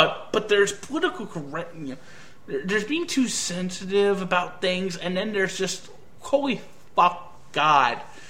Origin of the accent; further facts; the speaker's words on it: Florida, United States; Trust me, I'm from Florida. I consider myself Floridian because I lived there for 20 years.